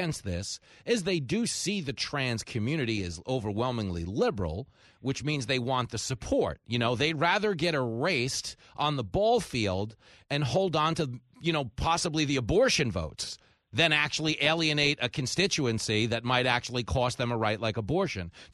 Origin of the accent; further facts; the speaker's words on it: Levittown, New York, United States; We were already drinking your beer young. I grew up in Nassau County.